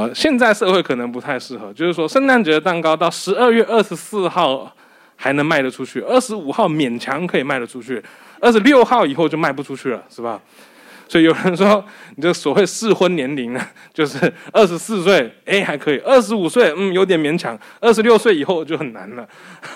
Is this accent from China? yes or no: no; Osaka, Japan; 以前我住在大阪，我在大阪长大的